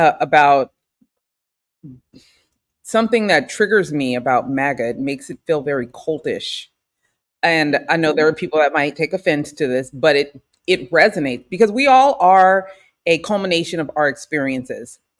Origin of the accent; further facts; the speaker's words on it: California, United States; Sometimes though, I think I'm like, maybe it's because we're from the Bay Area.